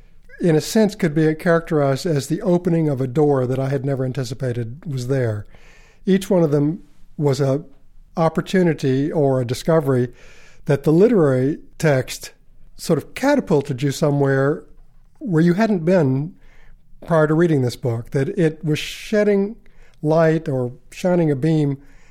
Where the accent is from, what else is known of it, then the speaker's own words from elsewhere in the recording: Memphis, Tennessee, United States; I grew up in Tennessee, in Memphis, where there was very little intellectual stimuli.